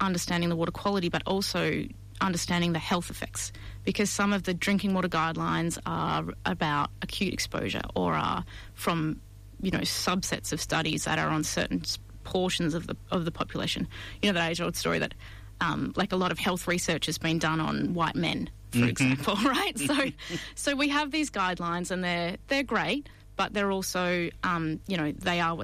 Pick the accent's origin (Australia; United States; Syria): Australia; Mount Gambier, South Australia; But I came from Mount Gambier in South Australia, which is a limestone karstic environment, and the water there, the groundwater, was very clear and blue, and it was our drinking water